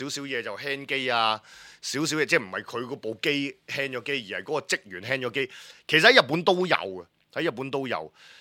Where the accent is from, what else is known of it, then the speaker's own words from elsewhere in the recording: Hong Kong; 即係如果我哋香港人唔識講英文，我哋就會講 sorry, please wait, something I have to ask my boss 嗰啲咁樣。